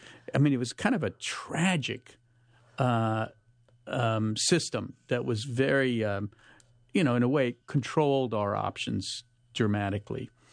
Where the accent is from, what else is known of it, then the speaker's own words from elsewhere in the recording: Palo Alto, California, United States; I grew up in Palo Alto, and, you know, there's a great little main street on University Avenue there